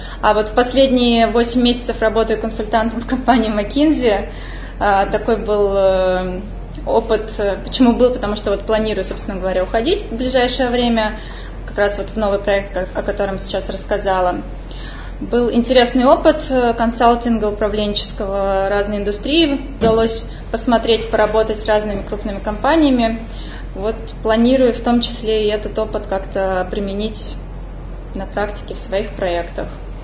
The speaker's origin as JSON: {"language": "Russian", "town": "Tomsk", "region": "Tomsk Oblast", "country": "Russia", "tie": "born or raised there", "also_born_or_lived": "Moscow / New York", "moved": "as an adult", "said": "я родом из Сибири, родилась в Томске, выросла в Томске, закончила школу. И в 18 лет уехала в Москву"}